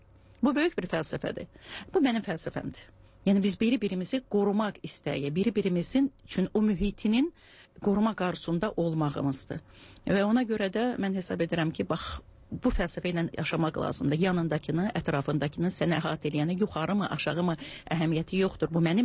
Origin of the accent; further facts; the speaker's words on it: Kalbajar, Kalbajar District, Azerbaijan; born there; also born or lived in Shusha; Şuşa mənim uşaqlığımdır, Şuşa mənim gəncliyimdir. Özüm atam hərbiçi olduğuna görə, Kəlbəcərdə işlədiyinə görə mən Kəlbəcərdə doğulmuşam.